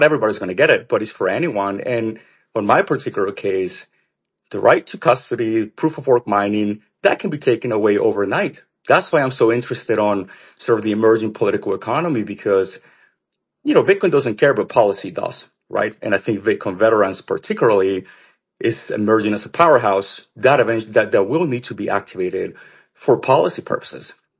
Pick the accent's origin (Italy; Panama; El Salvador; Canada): El Salvador; now in United States; I'm from El Salvador, born and raised, and I took 14 years for my family to become U.S. citizens.